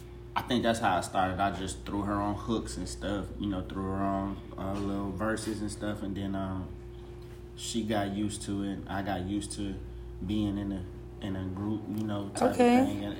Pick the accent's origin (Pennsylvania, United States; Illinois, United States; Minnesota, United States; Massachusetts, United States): Illinois, United States; Chicago; I was born in Chicago, right? So if I say I'm from Chicago, I lived there off and on until I was probably like 12, right?